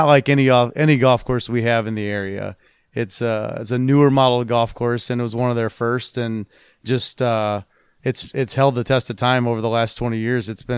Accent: Indiana, United States; Around here, I played Morris Park and Brookwood Golf Course.

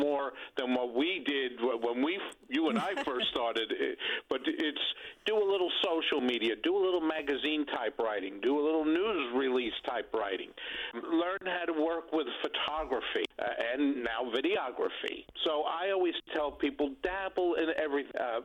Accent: New York City, New York, United States; I grew up in the Bronx, so I went to high school up there.

